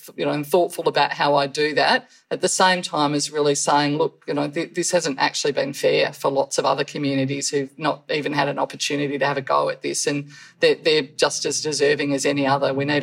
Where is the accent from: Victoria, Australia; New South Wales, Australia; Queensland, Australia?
Victoria, Australia; Ballarat; I'm at my electorate office in Ballarat, so yes. Yeah, my hometown.